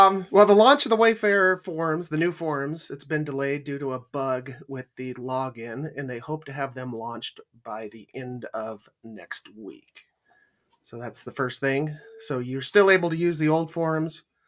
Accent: Boise, Idaho, United States; And I am from Boise, Idaho. And It is. Boise is the capital of Idaho. It's the biggest city in Idaho.

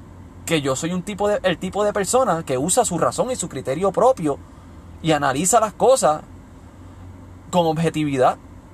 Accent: Puerto Rico; si yo vivo fuera de Puerto Rico, aun siendo puertorriqueño, yo no puedo opinar de los asuntos de la isla que amo, de la isla que me vio nacer, de la isla que me crió, de mi alma mater, donde estudié, donde trabajé, donde me crié

